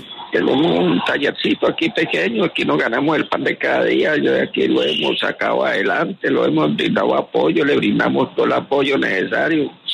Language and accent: Spanish; Cúcuta, Norte de Santander, Colombia; De Cúcuta.